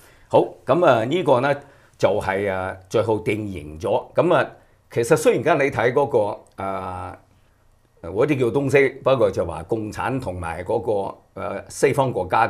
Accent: China; 我哋中國人

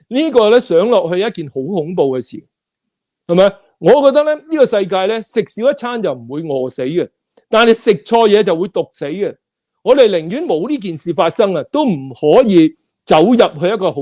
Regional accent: Hong Kong; 我作为一个香港人。

